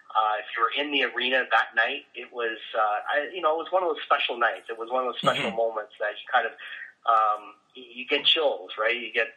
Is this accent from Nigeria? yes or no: no; Toronto, Ontario, Canada; now in Vancouver, Canada; I'm from Toronto, and when I arrived in Vancouver in 2005